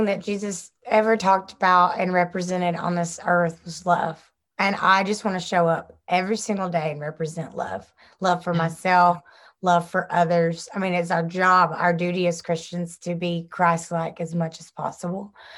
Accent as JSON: {"language": "English", "region": "the South", "country": "United States", "accent": "Southern", "said": "So if you want to hear it in my Southern accent, you can"}